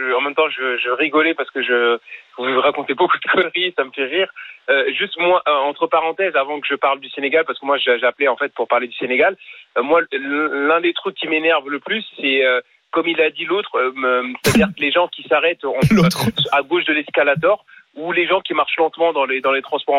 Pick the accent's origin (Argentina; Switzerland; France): France; moi je suis franco-sénégalais, je suis français, mais mes parents sont d'origine sénégalaise